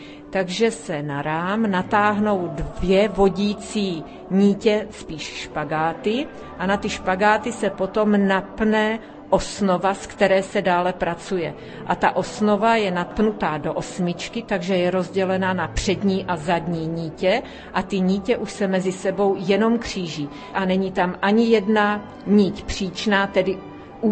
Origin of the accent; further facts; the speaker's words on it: Rožnov pod Radhoštěm, Zlín Region, Czechia; Tak já, protože jsem z Rožnova a tam je velký depozitář